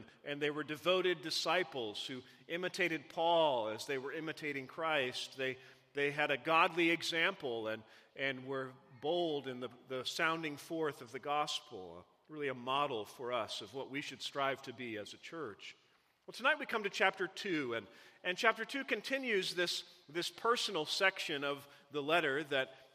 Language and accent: English; Missouri, United States; I grew up in Missouri. We didn't have a professional NBA team